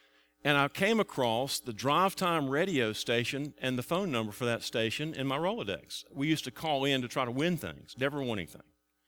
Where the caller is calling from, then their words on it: North Carolina, United States; I called in. Ron Chapman put me on the air immediately. I said, I'm calling from North Carolina.